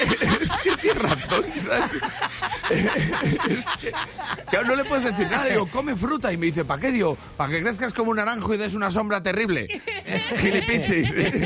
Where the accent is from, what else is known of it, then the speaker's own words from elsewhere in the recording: Spain; En inglés, como solo un español sabe hacerlo.